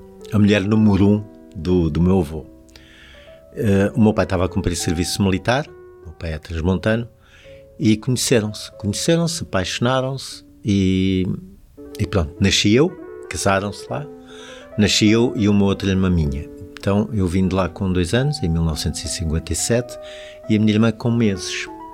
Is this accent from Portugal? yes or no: no; Macau; born there; Bom, eu nasci em Macau. O meu pai cumpriu lá serviço militar, conheceu lá a minha mãe. Minha mãe era refugiada de Cantão quando foi a Revolução Cultural